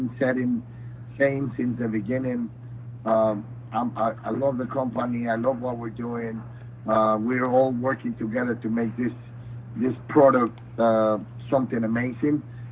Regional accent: San Antonio, Texas, United States; Combat Americas is in town, in my hometown in San Antonio

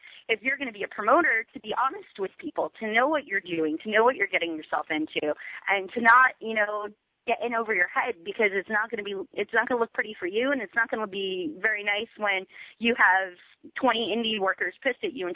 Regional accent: New York, United States; time I was wrestling at home in front of, like, in New York, especially in front of, like, you know, my hometown crowd.

